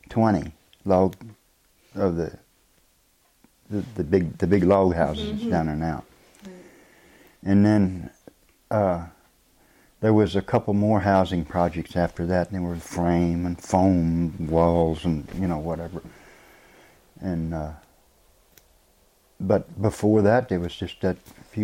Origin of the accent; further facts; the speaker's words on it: Virginia, United States; moved away as an adult; now in Alaska, United States; I originally was from Virginia.